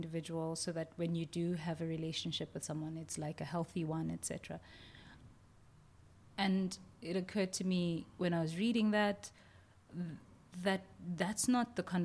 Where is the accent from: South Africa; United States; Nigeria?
South Africa; Soweto, Gauteng; also born or lived in Johannesburg; I was brought up in Soweto. My grandfather was a preacher. My father's father was a Lutheran preacher there, and I think he was stationed in Soweto when I was born. And so my brother and I were brought up there until I was 8